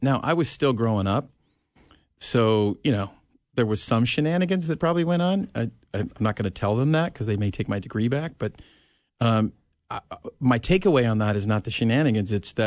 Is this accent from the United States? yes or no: no; Ireland; I'm Irish. We're famous for kind of making stuff up.